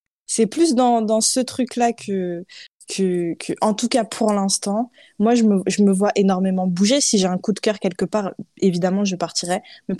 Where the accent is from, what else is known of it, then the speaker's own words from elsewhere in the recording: Paris, Île-de-France, France; je vais finir par rester installée en France et à Paris parce que je... En fait, pour moi, c'est chez moi. Genre, que les gens le veuillent ou non, je suis française et je suis reconnue comme française. Je suis née de parents français.